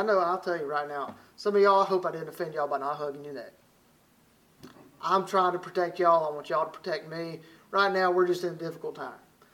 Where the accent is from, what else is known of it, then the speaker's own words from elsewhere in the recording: Alabama, United States; accent: southern; If you're focused on the way I talk from Alabama and my southern accent, I know y'all southern here in Arkansas, I'm in good company.